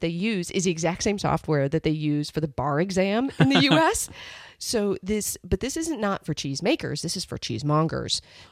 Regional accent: Midwest, United States; Now, I'm originally from the Midwest in the United States, as opposed to the Midwest somewhere else.

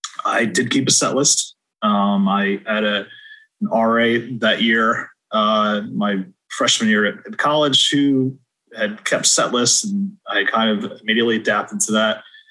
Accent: West Hartford, Connecticut, United States; So I grew up in West Hartford, one town over

